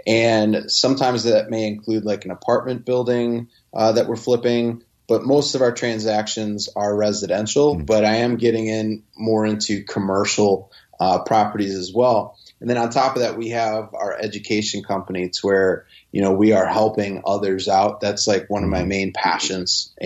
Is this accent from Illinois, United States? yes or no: yes; Chicago, Illinois, United States; And then growing up in Chicago, I've got Jordan right here.